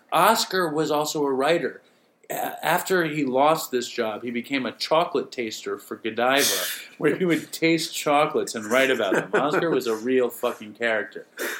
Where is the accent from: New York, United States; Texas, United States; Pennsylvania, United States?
New York, United States; New York City; I grew up in New York City.